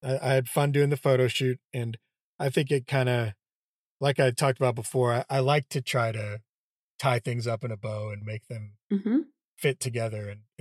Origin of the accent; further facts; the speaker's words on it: Houston, Texas, United States; I grew up in Houston, and that's near, it's just a not far at all from the water. And I grew up going down there all the time, grew up swimming in that dirty water.